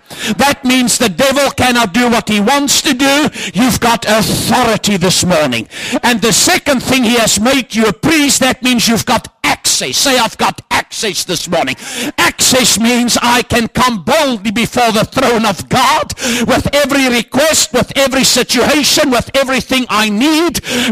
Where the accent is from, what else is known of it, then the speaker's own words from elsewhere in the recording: South Africa; People always ask me two questions when they hear I'm from Africa. Why aren't you black and does it rain? I said my parents put me in Clorox and paint me with PVA. I said, yes, it gets very, very cold in South Africa.